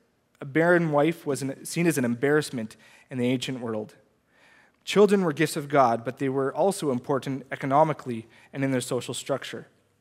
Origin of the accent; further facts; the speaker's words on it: Lloydminster, Canada; I grew up in Lloydminster.